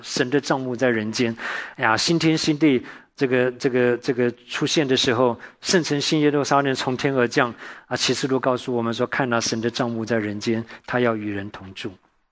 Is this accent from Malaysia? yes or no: no; Taiwan; 我从小在台湾啊